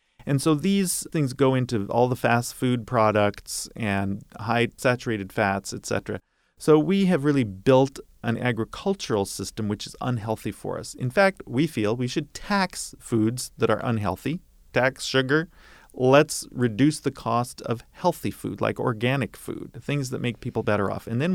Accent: Tacoma, Washington, United States; Well, in fact, when I grew up in Tacoma, we didn't lock our door.

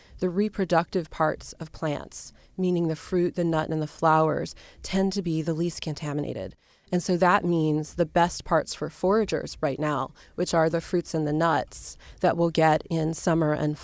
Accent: Portland, Oregon, United States; learning how to forage wild plants in my hometown of Portland, Oregon

